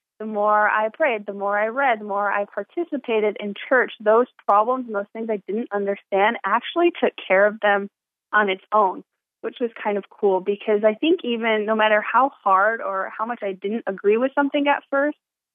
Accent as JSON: {"language": "English", "region": "New York", "country": "United States", "said": "Sure. Well, I'm from New York, and right before my 21st birthday, I met the missionaries."}